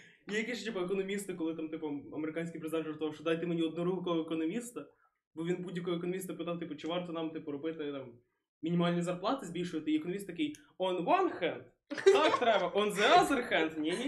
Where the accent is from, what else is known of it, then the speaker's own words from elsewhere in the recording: Ternopil, Ternopil Oblast, Ukraine; я з Тернополя